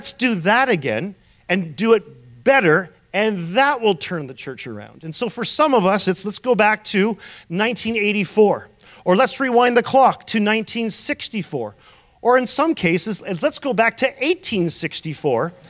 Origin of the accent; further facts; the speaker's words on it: Hamilton, Ontario, Canada; I grew up in Hamilton, Ontario. I don't know if you're a sailor. I grew up sailing like a good Dutch kid should. I grew up sailing in Lake Ontario in Hamilton.